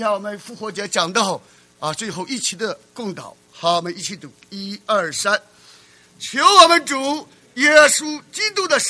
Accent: United States; 我们美国人为什么要为全世界打仗啊？

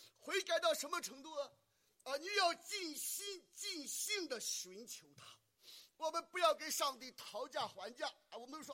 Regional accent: China; 所以我们中国人，我们华人，如果我们不拜上帝，最后你就拜各种各样的皇帝啊

